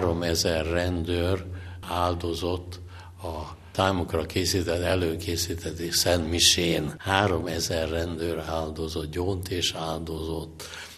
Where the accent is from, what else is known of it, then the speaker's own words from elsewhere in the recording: Budapest, Hungary; born there; Én Pesten születtem